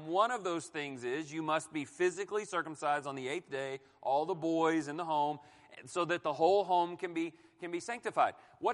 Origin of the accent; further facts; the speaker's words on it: Houston, Texas, United States; So, for instance, I was raised in Houston, Texas. I went to the Astrodome for the first time in 1986.